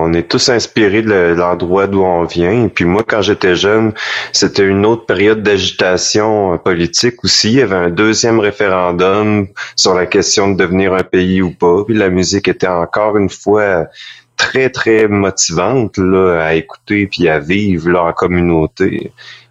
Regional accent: Quebec, Canada; on dit on n'est pas français, on n'est pas canadien, on n'est pas américain, on est québécois.

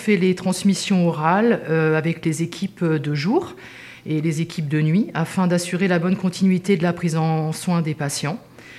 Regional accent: Île-de-France, France; moi, j'ai 50 ans, je suis originaire des Yvelines, et ça fait, moi, 3 ans que je suis dans la région.

